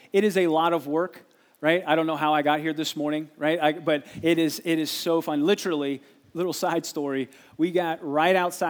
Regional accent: Ohio, United States; also born or lived in Glendale, California; I actually, for my LA Dodger friend, I was born in Glendale, okay, so respect, right? So grew up there, but I grew up in Ohio

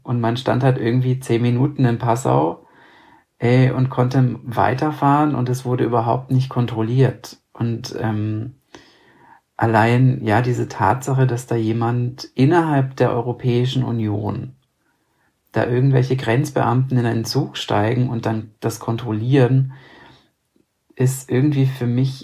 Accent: Romania; now in Austria; ich bin A, Auslandsdeutscher, B, Auslandsrumäne, bin kein Österreicher, sondern lebe als Auslandsdeutscher und Auslandsrumäne in Österreich.

